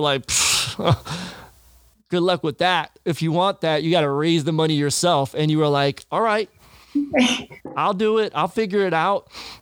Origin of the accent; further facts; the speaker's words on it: Amsterdam, North Holland, Netherlands; I'm a missionary from Amsterdam. I'm all the way here.